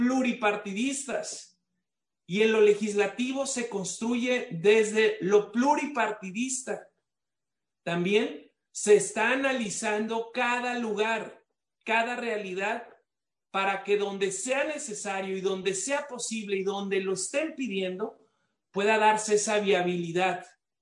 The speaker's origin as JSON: {"language": "Spanish", "country": "Mexico", "said": "soy mexicano"}